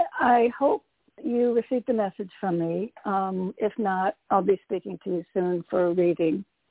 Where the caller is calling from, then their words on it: Connecticut, United States; Hey, Tony … from Connecticut.